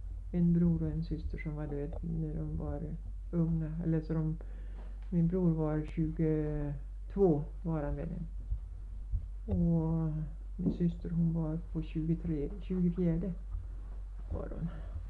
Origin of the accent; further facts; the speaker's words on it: Västra Ny, Östergötland, Sweden; Jag är ju från Östergötland, från Västra Ny.